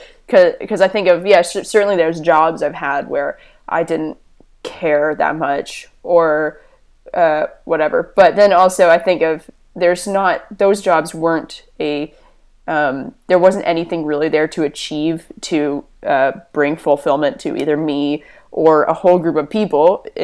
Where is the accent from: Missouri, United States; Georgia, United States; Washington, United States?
Washington, United States; Yeah, I'm from a forest in South Snohomish County, kind of over by Malt